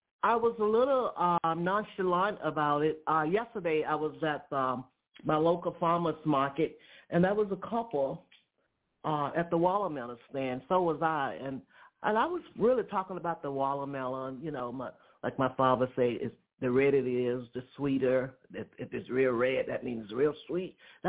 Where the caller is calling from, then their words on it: Georgia, United States; I'm calling him from Georgia.